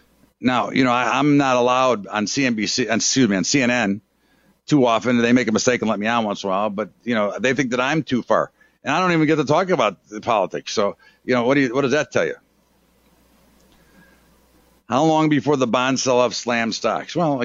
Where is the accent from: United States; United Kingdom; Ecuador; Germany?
United States; And again, listen, I'm American.